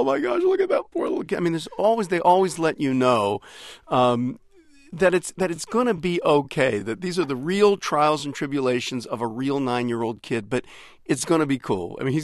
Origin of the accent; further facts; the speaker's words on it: Dayton, Ohio, United States; I grew up in Dayton, and I had a grandmother who would always say, don't do that, you'll put an eye out.